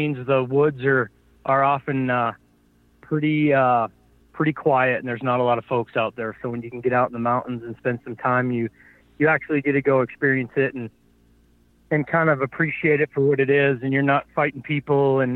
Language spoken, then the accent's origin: English; Butte, Montana, United States; now in Cody, United States; I live in Cody now. My wife and I moved down here in 2005, kind of for work. But I was born and raised in Southwest Montana in a town called Butte, and was born and raised there.